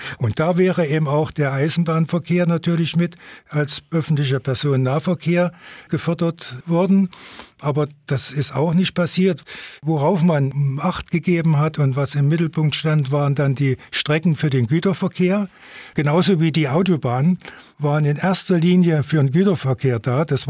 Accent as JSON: {"language": "German", "town": "Limbach", "region": "Saxony", "country": "Germany", "tie": "born or raised there", "said": "Und dann wurde der Verkehr bei uns in Limbach an der Hohensteiner Straße vorbeigeführt. Und da setzten wir uns oder hockten uns vor die Fenster"}